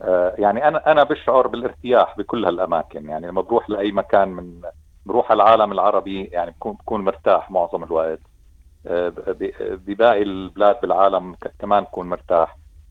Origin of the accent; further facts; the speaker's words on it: Palestine; انا متعود كفلسطيني